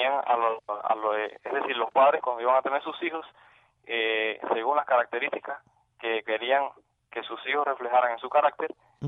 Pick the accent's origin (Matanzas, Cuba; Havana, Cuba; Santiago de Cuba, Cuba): Santiago de Cuba, Cuba; Contramaestre; now in Ciego de Ávila, Cuba; Porque mi origen, yo me crié en Contramaestre, que está bien pegadito a Palmasoria.